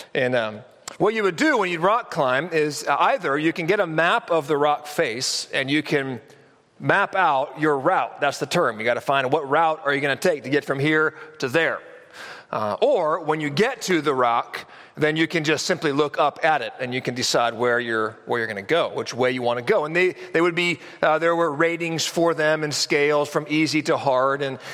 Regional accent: California, United States; Most of you know that I grew up in California, and I went to college way up in Northern California.

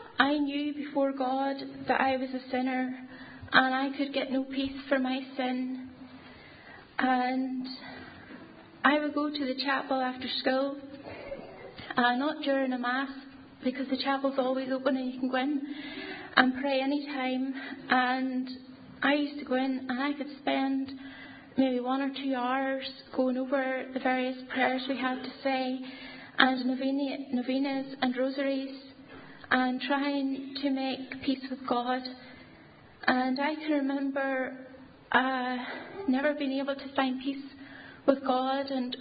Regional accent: Ballymena, Northern Ireland, United Kingdom; I am from Ballymena, and I grew up in this town in a Roman Catholic home.

